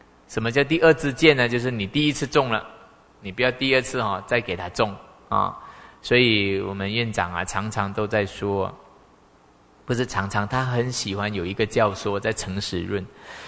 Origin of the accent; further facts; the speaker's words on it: Sabah, Malaysia; now in Taiwan; 从我家乡沙巴哈、哦来台湾的话只有一班机